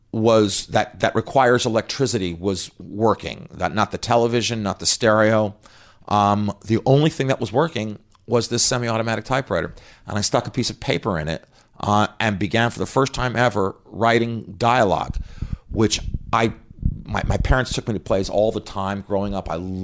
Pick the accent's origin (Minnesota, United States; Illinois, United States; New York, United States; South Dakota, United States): New York, United States; Scarsdale; also born or lived in Los Angeles; now in Manhattan, United States; In Scarsdale. And then I went to school in upstate New York, and then I moved here to Manhattan to start my life as a struggling writer. Movies took me to LA, but I'm thrilled to be back.